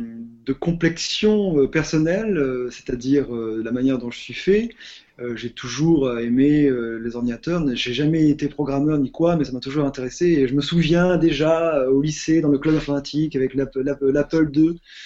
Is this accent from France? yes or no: yes; France; now in Brussels, Belgium; J'enseigne la philosophie et je l'enseigne. Donc, je suis français